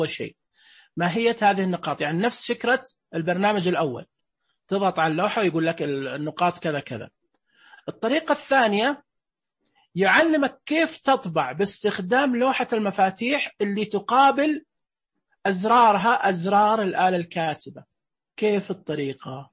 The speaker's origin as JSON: {"language": "Arabic", "country": "Saudi Arabia", "said": "العيش في الخليج، الرز عندنا في السعودية، تمن في العراق"}